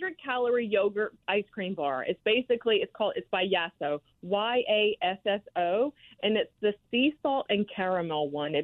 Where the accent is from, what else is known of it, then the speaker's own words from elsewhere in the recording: Bell, South Carolina, United States; Bell, South Carolina.